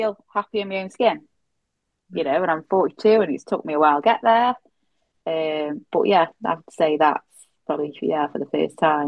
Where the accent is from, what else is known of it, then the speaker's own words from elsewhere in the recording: Stoke-on-Trent, West Midlands, United Kingdom; from Stoke on Trent.